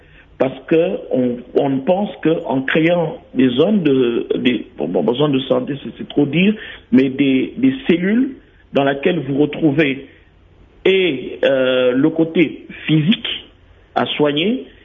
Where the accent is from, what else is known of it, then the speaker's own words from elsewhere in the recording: DR Congo; qui font la fierté de notre pays en tant que Congolais